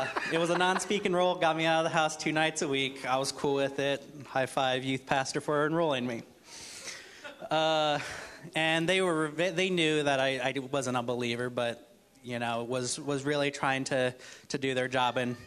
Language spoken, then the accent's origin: English; Mexico; moved away as an adult; So I'm originally from Mexico, been living here about 6 years.